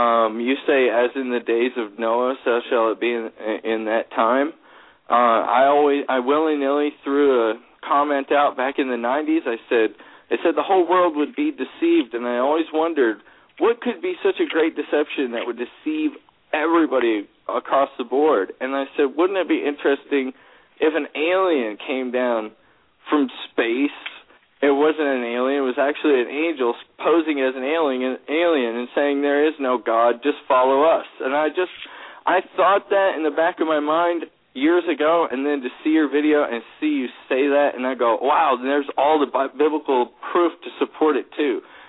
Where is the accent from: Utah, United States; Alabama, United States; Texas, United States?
Texas, United States; now in Tacoma, United States; I'm from Texas, but I'm living up in Tacoma, Washington.